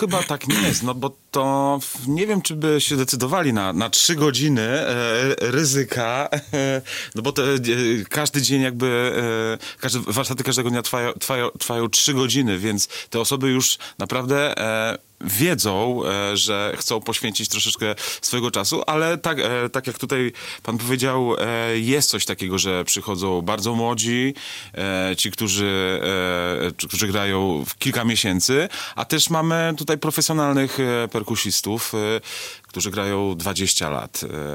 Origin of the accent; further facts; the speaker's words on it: Białystok, Podlaskie Voivodeship, Poland; ja w ogóle pochodzę z Białegostoku, ciągle jestem, mimo że na stałe nie mieszkam w Białymstoku, ale ciągle jestem z tym miastem związany